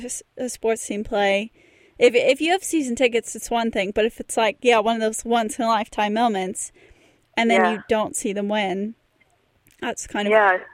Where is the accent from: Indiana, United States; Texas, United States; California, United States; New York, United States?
Texas, United States; now in Bournemouth, United Kingdom; from Texas. You don't need to know the rest.